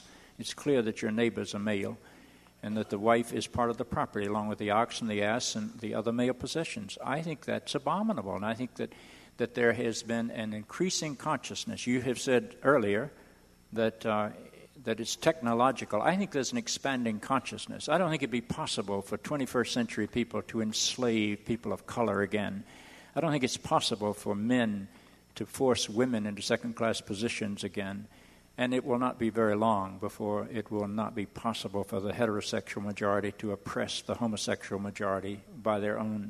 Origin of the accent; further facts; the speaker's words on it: the South, United States; I grew up in the South, so I know the scourge of slavery and segregation and what it's done to people of color.